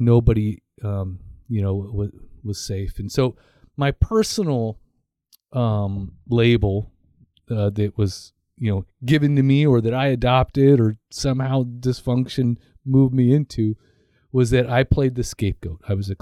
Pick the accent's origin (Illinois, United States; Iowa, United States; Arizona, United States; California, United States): California, United States; Lakewood; born there; I was born in Lakewood, California, to a single, immature, verbally abusive, totally codependent mother.